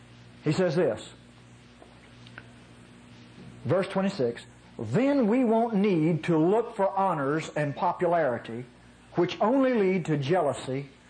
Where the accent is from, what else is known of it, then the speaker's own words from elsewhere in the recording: Mississippi, United States; I'm from North Mississippi. Nobody from North Mississippi was ever eloquent. You know, we're just hill folk.